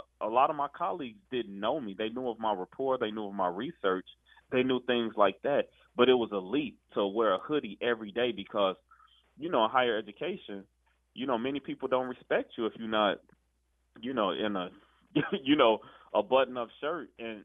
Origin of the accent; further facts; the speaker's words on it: Chicago, Illinois, United States; the level of trauma I experienced growing up in Chicago was extreme